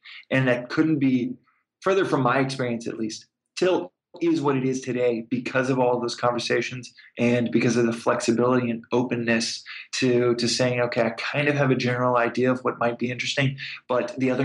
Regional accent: Texas, United States; But I'm originally from Texas, originally and proudly from Texas.

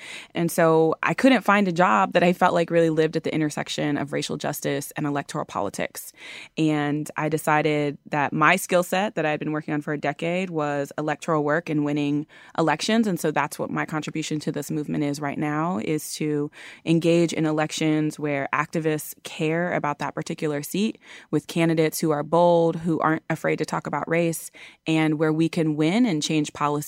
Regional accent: Columbus, Ohio, United States; And you know, I'm from Columbus, Ohio.

